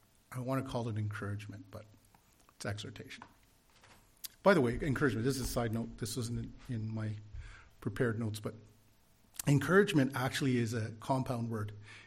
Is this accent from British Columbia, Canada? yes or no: no; Sarnia, Ontario, Canada; also born or lived in Niagara region; And, you know, I grew up in Sarnia, Ontario as a child, and later moved to the Niagara region.